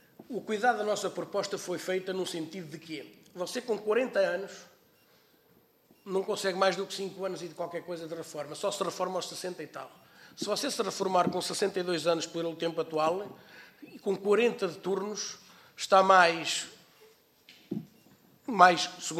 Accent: Figueira da Foz, Centro, Portugal; eu sou da Figueira da Foz

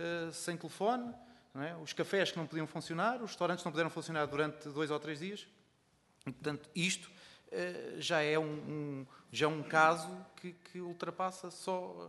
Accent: Santarém, Portugal; eu próprio sou de Santarém e tenho debatido várias vezes com assuntos destes

